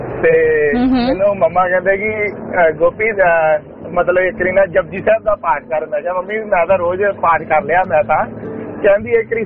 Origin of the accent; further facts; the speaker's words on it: Punjab, India; ਸਾਡੇ ਪਿੰਡ ਦਾ ਮੇਰਾ ਬਾਰਡਰ ਦੇ ਪਿੰਡ ਪੈਂਦਾ ਜੀ ਖੇਮ ਕਰਨ ਸਾਈਡ ਤੇ ਰਾਜੂ ਵੀ ਪਿੰਡ ਆ ਮੇਰਾ ਤੇ ਉਹ ਨਾ ਬੜਾ ਥੋੜਾ ਜਿਹਾ ਬੈਕਵਰਡ ਜਿਹਾ ਏਰੀਆ ਕਹਿ ਲੋ ਕਿ ਪਿਛੜਿਆ ਇਲਾਕਾ ਜਿਹਾ ਵਾ